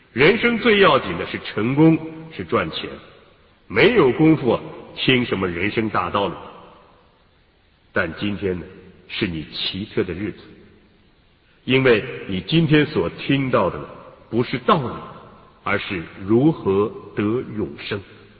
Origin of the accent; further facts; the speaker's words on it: China; 我们中国人就用祭天和敬畏天呢来参拜。